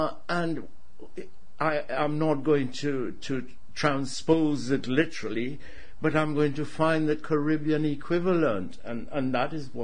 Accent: Ireland; being Irish and not English, I think there was an element of shared history

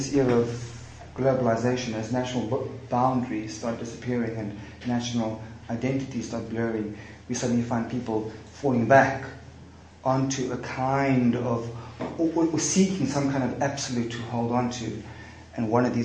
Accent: South Africa; not as a writer, as a South African writer

